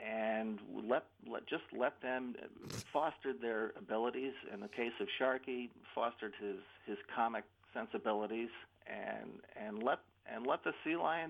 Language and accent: English; Kingston, New York, United States; So Seal College was right in the town I grew up in Kingston, New York.